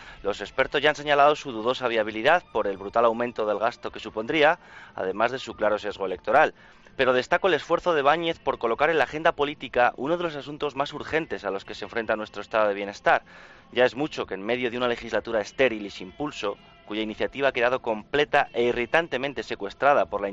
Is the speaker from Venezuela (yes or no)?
no; Spain